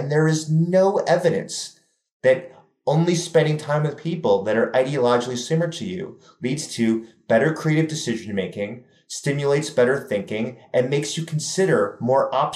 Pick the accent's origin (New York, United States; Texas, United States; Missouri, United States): New York, United States; New York City; I mean, I'm from New York City.